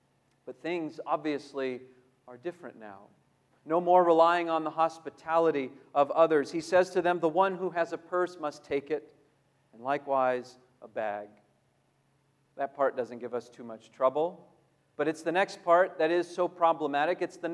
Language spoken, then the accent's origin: English; California, United States; I grew up in Southern California, and by the time I was in about third or fourth grade, I had quite a lot of freedom to ride my bike or my skateboard around the area around our neighborhood.